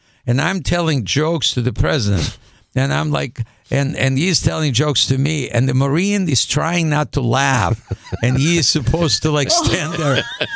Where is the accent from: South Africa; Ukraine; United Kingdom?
Ukraine; now in United States; because I'm originally from Ukraine. And in the Soviet Union, it was like one big country, right?